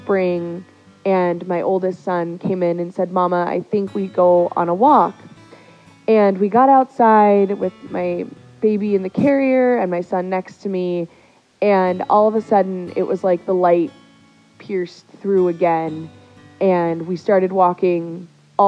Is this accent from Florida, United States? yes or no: no; Los Angeles, California, United States; also born or lived in Montana; I grew up in Los Angeles, so I literally didn't go camping for the first time until I was like 16. But after that first time, I was hooked. I ended up moving to Montana